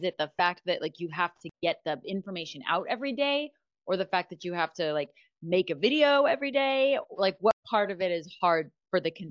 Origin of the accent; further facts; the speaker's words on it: Scottsdale, Arizona, United States; I'm from Arizona. I'm from Scottsdale. And so that's why I have my license there.